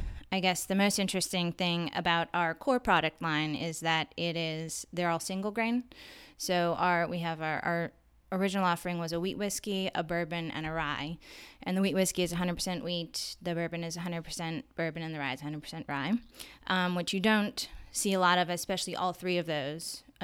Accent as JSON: {"language": "English", "region": "Ohio", "country": "United States", "tie": "born or raised there", "moved": "as an adult", "said": "So originally I'm from Ohio. I grew up there all the way through college, and for college I studied theater"}